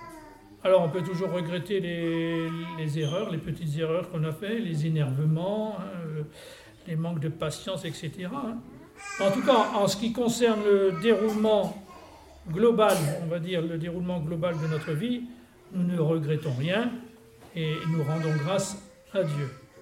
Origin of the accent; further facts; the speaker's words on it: France; Nous sommes français et nous avons vécu selon les règles de la société française, c'est tout.